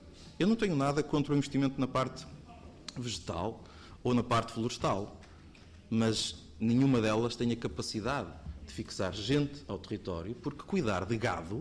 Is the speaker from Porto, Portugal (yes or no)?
yes; Porto, Portugal; Eu sou de uma região, sou do Distrito do Porto